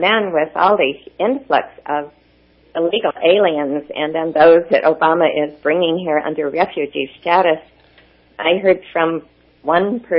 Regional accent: Idaho, United States; I'm originally from Idaho and a town close to Idaho Falls, where I graduated from Twin Falls

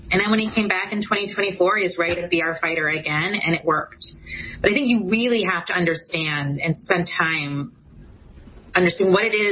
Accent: New Jersey, United States; also born or lived in Long Island; Was born in New York, in Long Island. And I was raised in New Jersey. So I've been back and forth in the tri-state area most of my life.

